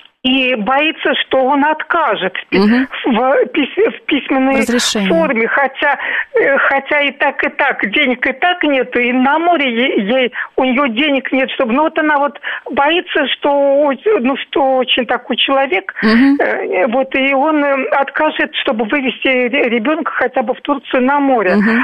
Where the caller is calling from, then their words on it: Moscow, Russia; из Москвы.